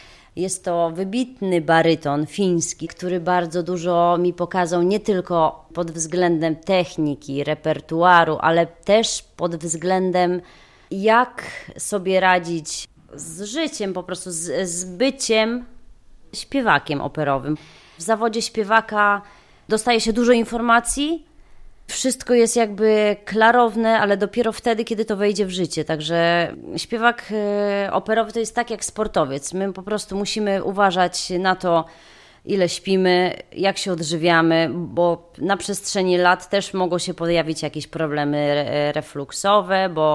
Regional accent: Białystok, Podlaskie Voivodeship, Poland; Bo ja też z Białegostoku

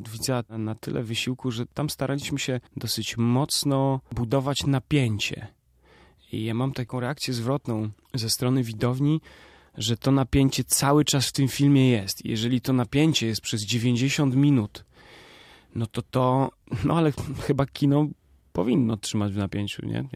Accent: Łomża, Podlaskie Voivodeship, Poland; Ja też zawsze dostawałem duże wsparcie ze strony mojego rodzinnego miasta, czyli Łomży.

